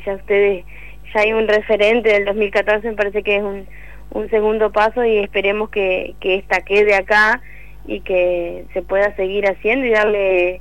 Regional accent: San Justo, Argentina; soy de San Justo, así que siempre mi corazoncito estuvo por esta zona de alguna manera

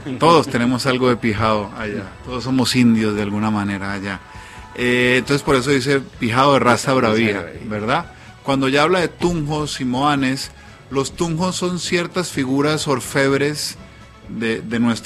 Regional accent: Ibagué, Tolima, Colombia; En Ibagué, en mi tierra, en Colombia, tomamos aguardientes como nuestra bebida, digamos, y cada región, cada provincia tiene su aguardiente propio. En mi tierra es el tapa roja

